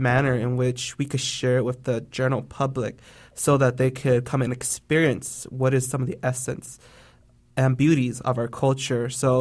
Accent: Fresno, California, United States; also born or lived in Long Beach, United States; I was born in 1987 in Long Beach, California. And after a year living there in Long Beach, we moved here to the Central Valley here in Fresno, because my grandparents from my mom's side, they lived here

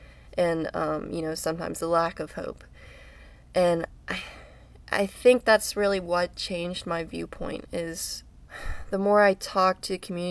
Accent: Ohio Valley, United States; But now that, you know, I know the story of my hometown and I know what people have gone through, and I want to be able to help return the Ohio Valley back to the state that it used to be in some capacity.

